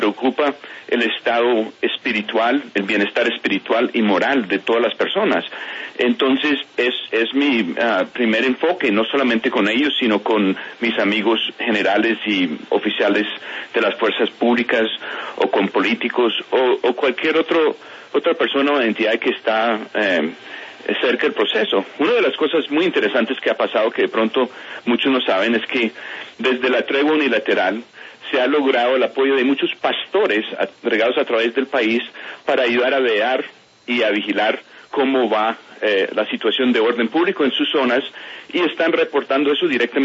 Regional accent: Colombia; Pues mis padres llegaron en el año 64 con una misión lingüística. Y me crié en Colombia.

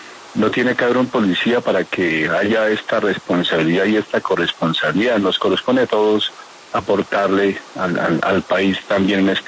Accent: Boyacá, Colombia; yo soy policía porque tuve en Boyacá, en mi pueblo, no invito a Boyacá, un referente

